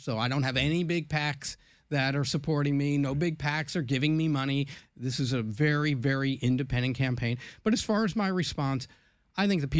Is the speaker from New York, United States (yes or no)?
yes; Brooklyn, New York, United States; You know, Ed, you and I come from Brooklyn.